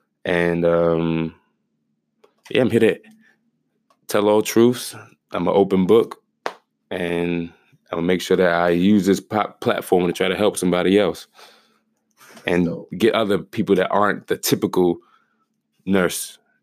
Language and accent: English; Harlem, New York, United States; RN, born and raised in Harlem.